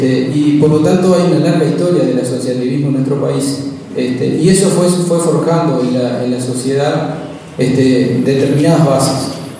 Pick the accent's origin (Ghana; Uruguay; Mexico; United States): Uruguay; Canelones; muy importante para mí, que soy de Canelones